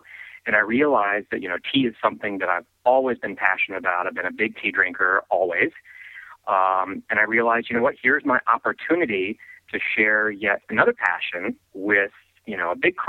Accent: Omaha, Nebraska, United States; now in Chicago, United States; Originally, right outside of Omaha, Nebraska.

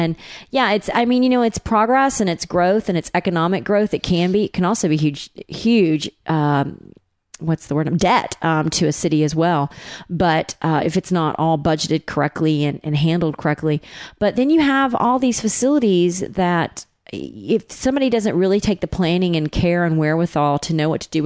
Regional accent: Georgia, United States; Well, I just think, you know, I grew up outside of Atlanta

